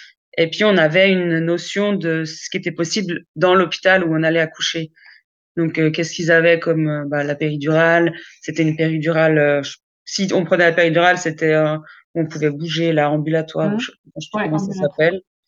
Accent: Geneva, Switzerland; now in Valais, Switzerland; on est en Valais maintenant, mais on était à Genève. On est de Genève à la base. Donc, ce côté vraiment collé à la France, en fait. Moi, j'ai la double nationalité. Mes parents sont français.

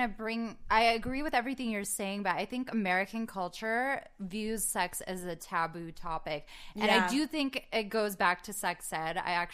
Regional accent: Bulgaria; I grew up like, I'm originally from Bulgaria.

